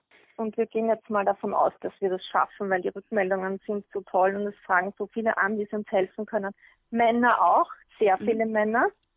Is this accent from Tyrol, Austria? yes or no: no; Vienna, Austria; Das heißt, ich kann jetzt auch als Wienerin in Dornbirn oder in Linz unterschreiben, völlig egal.